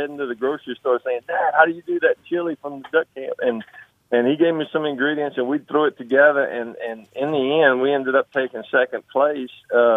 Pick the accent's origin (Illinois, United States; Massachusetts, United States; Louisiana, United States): Louisiana, United States; growing up in Cajun country, my grandfather was a Cajun.